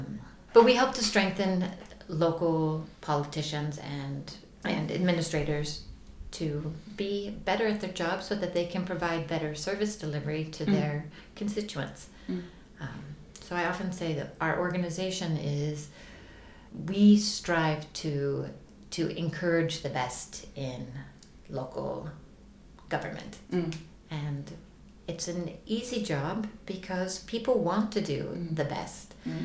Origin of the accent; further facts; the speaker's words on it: United States; moved away as an adult; now in Stockholm, Sweden; I'm from the United States originally, and I've lived in Stockholm, Sweden for the last 6 years.